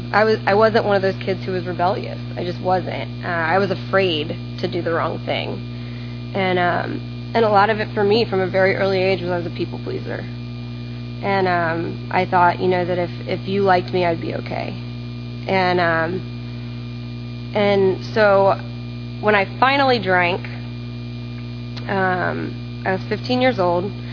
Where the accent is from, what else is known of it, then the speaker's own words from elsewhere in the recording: United States; But I grew up in Polk County. Polk County, whoop whoop.